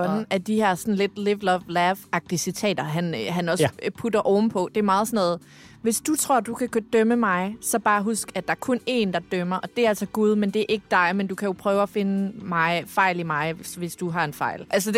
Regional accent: Jutland, Denmark; og jeg er fra Jylland i den her... dialog lige nu.

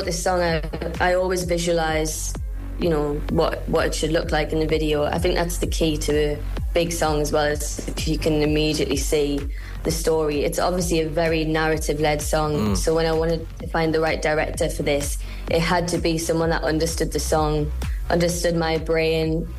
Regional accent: South Shields, North East England, United Kingdom; I'm from South Shields and we've got the best seaside.

